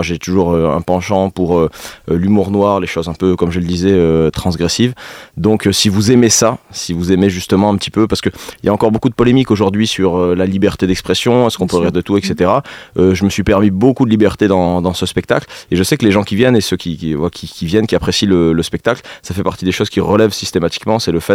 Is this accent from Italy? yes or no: no; Southern France, France; accent: southern French; now in Nevers, France; je suis originaire du sud de la France, il paraît que ça s'entend encore un petit peu.